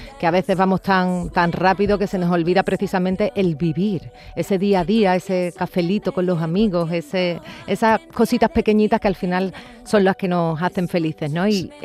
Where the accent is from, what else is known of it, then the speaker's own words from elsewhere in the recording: Cádiz, Andalusia, Spain; La verdad es que Cádiz es el lugar más precioso del mundo, lo digo como gaditana